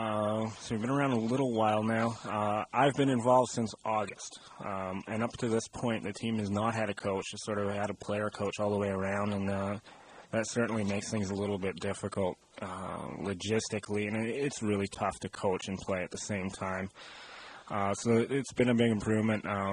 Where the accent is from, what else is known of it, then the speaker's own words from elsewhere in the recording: Canada; I'm from Canada, and that speaks right to my very soul playing outside.